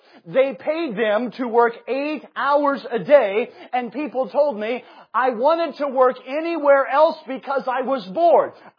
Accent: South Carolina, United States; I grew up in South Carolina. We had a union building. It was about the size of this piano.

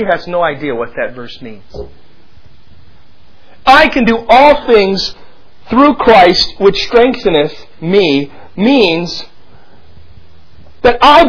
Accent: United States; As an American missionary, I feel like I just squeezed the churches

